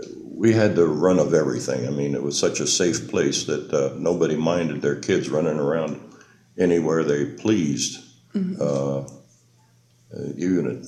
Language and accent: English; Colón, Panama; also born or lived in Ancon; And we stayed in Colon until 1940. And then we moved to the Pacific side, living in Ancon at that time.